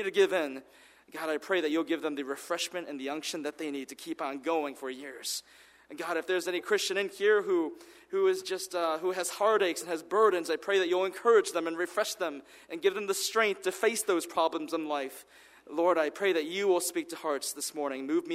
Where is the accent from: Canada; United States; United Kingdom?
United States; although I did grow up most of my life in America, and you know, for all intents and purposes, I am an American, but growing up in that Japanese home